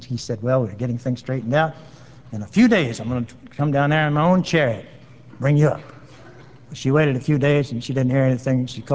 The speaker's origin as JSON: {"language": "English", "town": "Dallas", "region": "Texas", "country": "United States", "tie": "born or raised there", "said": "So we just came up from Dallas, that's my hometown."}